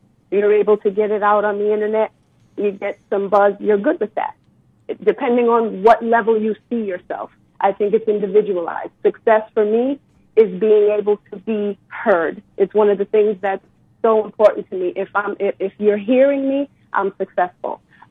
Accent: Boston, Massachusetts, United States; I come from Boston. This area is not very known for having a lot of resources when it comes to music.

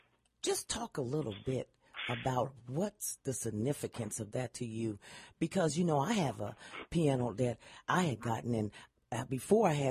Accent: Columbus, Ohio, United States; also born or lived in Indiana; because, see, I'm from Indiana, but like you, I was raised in Columbus. So that makes me a Buckeye, regardless of what goes on.

